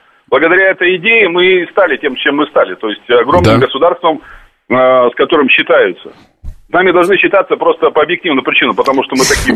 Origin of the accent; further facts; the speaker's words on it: Nadym, Yamalo-Nenets Autonomous Okrug, Russia; Я с крайнего севера, значит, есть такой город, небольшой город Надым.